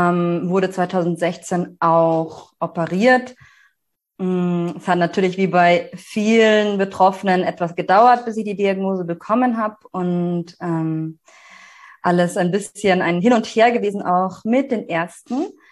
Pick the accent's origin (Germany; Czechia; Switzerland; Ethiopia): Germany; Munich, Bavaria; now in Berlin, Germany; ich komme ursprünglich aus München, lebe aber jetzt seit gut einem Jahr in Berlin